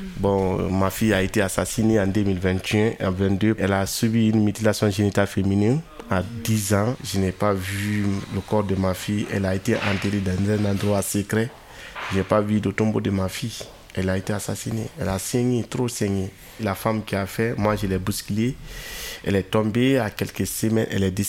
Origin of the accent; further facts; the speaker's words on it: Guinea; now in France; Moi, je suis de Guinée-Conakry. Je suis arrivé ici le 23 décembre 2022.